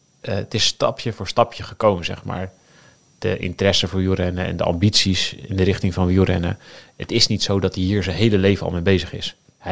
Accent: Limburg, Netherlands; Ik kom uit Limburg.

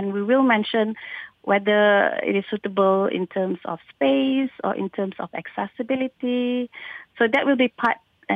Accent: Malaysia; I am actually very proud being a Malaysian to have this government to look after this kind of condition.

